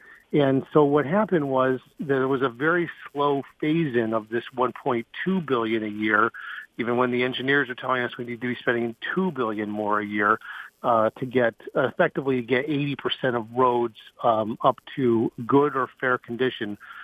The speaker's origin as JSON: {"language": "English", "town": "Chelsea", "country": "United States", "said": "I'm originally from Chelsea. My parents live 1/4 mile west of the city limits of Chelsea. Have so for 20 years."}